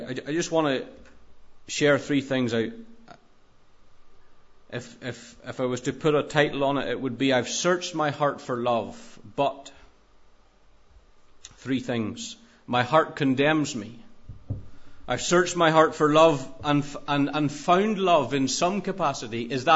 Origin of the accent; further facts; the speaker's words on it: Northern Ireland, United Kingdom; moved away as an adult; And we came from Northern Ireland not with a whole pile, but we came with some stuff about us because we had been working for a number of years.